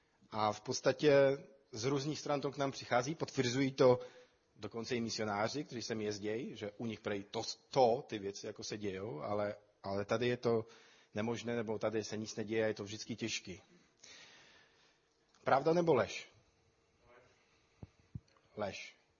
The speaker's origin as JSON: {"language": "Czech", "country": "Poland", "second_language": "Czech", "lives_now": "Czech Republic", "said": "A spíš bych si dokázal jako, nebo tvrdit jako Polák, že v podstatě tady je to snadnější."}